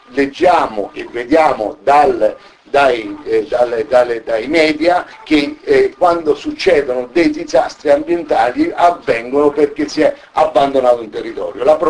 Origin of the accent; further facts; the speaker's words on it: Rieti, Lazio, Italy; io vengo dalla provincia di Rieti, ho fatto l'assessore all'agricoltura in provincia di Rieti, una provincia vicina